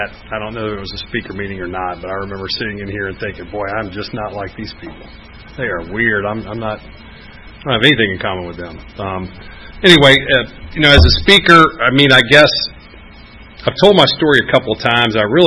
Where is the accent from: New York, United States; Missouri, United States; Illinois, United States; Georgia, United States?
Georgia, United States; Atlanta; I grew up in Atlanta. I'm actually from here. I grew up, was born in Piedmont Hospital. My parents are Southern, both from Georgia.